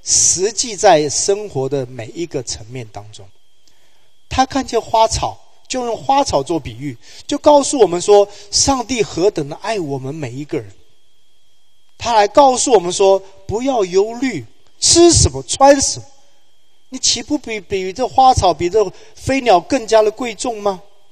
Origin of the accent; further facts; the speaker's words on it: Taiwan; 我是从台湾来的，